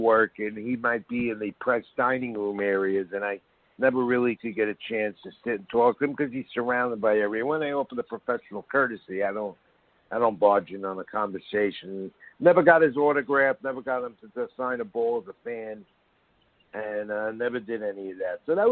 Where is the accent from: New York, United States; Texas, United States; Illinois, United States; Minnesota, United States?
New York, United States; Bronx; You know, I'm from the Bronx.